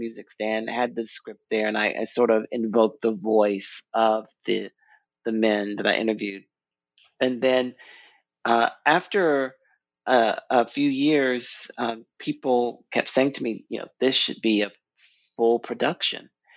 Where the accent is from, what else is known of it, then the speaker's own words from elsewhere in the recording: the South, United States; because I am Black, I am gay, I'm from the South, and I collected the stories.